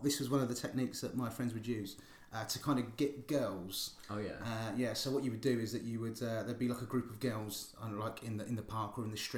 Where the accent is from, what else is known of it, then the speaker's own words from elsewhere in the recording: Luton, East of England, United Kingdom; So I'm from Luton originally.